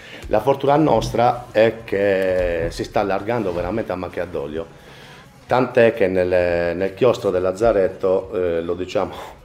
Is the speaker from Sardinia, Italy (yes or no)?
yes; San Sperate, Sardinia, Italy; ce lo metto perché anch'io sono di San Sperate